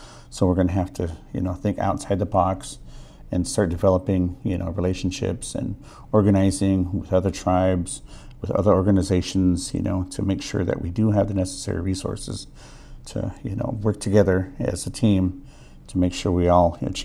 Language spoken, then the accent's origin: English; Madras, Oregon, United States; I was born in Madras, Oregon in 1972, raised